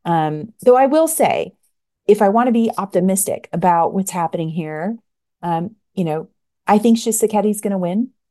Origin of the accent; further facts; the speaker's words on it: United States; I think as an American, it's probably like the Congolese person I know the most about.